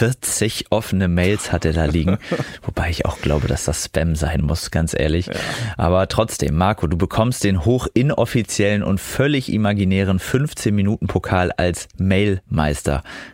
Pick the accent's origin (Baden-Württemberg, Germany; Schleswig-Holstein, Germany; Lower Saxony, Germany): Lower Saxony, Germany; Ich komme ja schließlich aus dem Agrarbundesland Nummer 1.